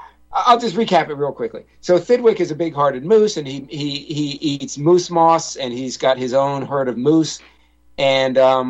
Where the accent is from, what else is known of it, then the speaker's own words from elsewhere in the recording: United States; So in the United States, because I'm American and a lot of the listeners are American